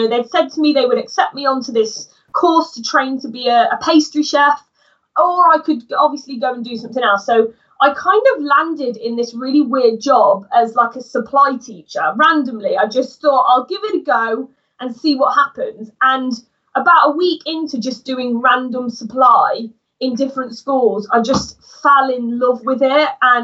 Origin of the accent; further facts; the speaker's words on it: Coventry, West Midlands, United Kingdom; so I'm from Coventry, which is about an hour south of Nottingham.